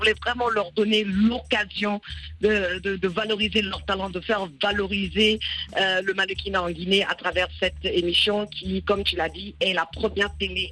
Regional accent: United States; Comme tu as dit, j'ai grandi aux États-Unis, donc j'ai grandi avec la télévision américaine

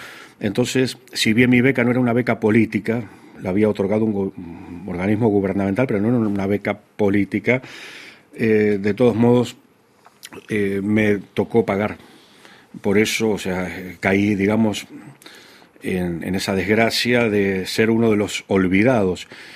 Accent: Argentina; now in Europe; porque vivo en Europa y soy argentino

